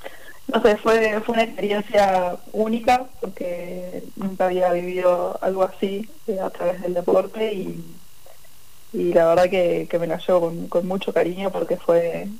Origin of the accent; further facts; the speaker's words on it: Argentina; Como argentino te pone orgulloso